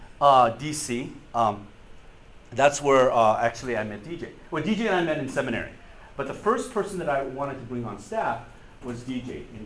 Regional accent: Irvine, California, United States; So growing up in Irvine, in a predominantly Anglo culture

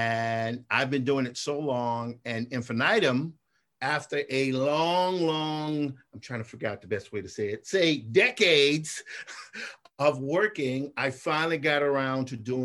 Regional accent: Clarksdale, Mississippi, United States; I'm 54 now, middle-aged man, and I'm from Clarksdale, Mississippi.

